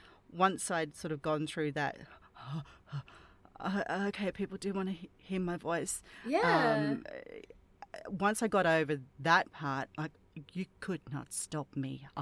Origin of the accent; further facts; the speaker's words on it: Australia; It's nice every now and then being token Aussie, but it's actually very it's very lovely to chat with another Australian.